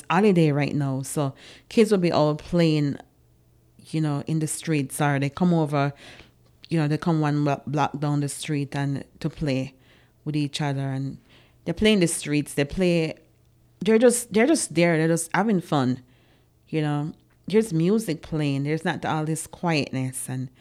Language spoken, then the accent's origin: English; Jamaica; moved away as an adult; To work in a fast food, a McDonald's. We came from Jamaica for that opportunity.